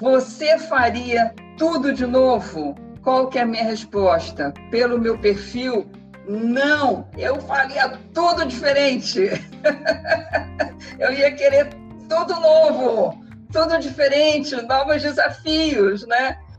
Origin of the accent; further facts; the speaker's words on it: Vitória, Espírito Santo, Brazil; nesse calor da minha ilha, Vitória, Espírito Santo, eu sou capixaba da Gema